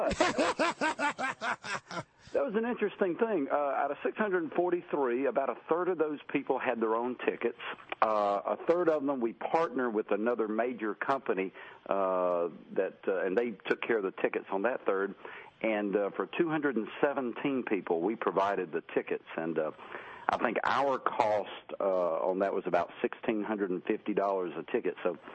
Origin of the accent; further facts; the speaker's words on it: Warner Robins, Georgia, United States; I grew up in Warner Robins, Georgia, so I've been a Braves fan ever since they showed up in Atlanta.